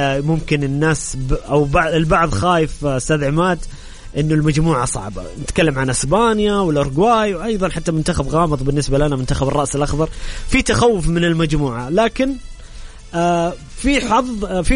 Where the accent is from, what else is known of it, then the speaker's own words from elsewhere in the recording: Saudi Arabia; وحنا على وجه الخصوص كسعوديين ننتظر هذا الحدث